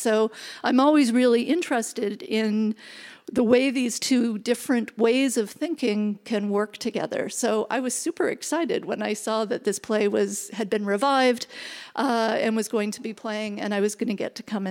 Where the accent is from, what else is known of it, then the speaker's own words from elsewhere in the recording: Canada; as I'm Canadian, went to the University of Toronto